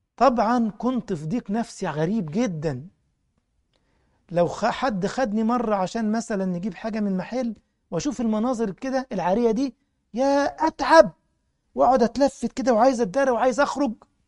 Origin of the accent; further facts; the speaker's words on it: Egypt; كان عندنا في مصر حاجه اسمها الاهلي والزمالك، ما زالوا يعني